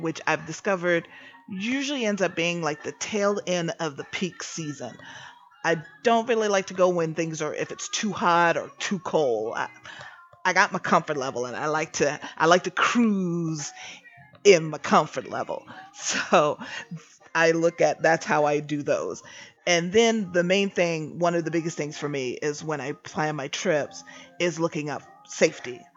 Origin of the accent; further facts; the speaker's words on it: East Coast, United States; I'm from the East Coast, so I grew up around snow.